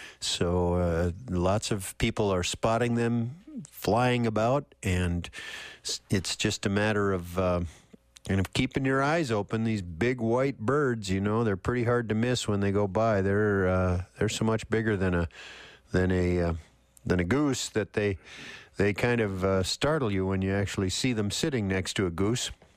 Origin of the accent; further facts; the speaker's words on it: Minnesota, United States; having been born and raised in Minnesota and spent just about all of my life north of, say, 47 degrees north latitude